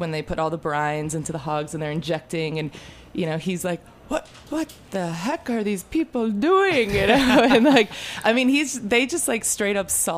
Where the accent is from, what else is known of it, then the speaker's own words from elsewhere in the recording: Milwaukee, Wisconsin, United States; So obviously growing up in Milwaukee to a Croatian family